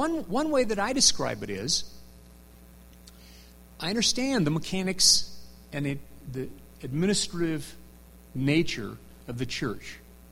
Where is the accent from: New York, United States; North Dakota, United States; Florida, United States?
North Dakota, United States; I grew up in North Dakota, which you'll be happy to know was the last state in the Union that had a temple in the church.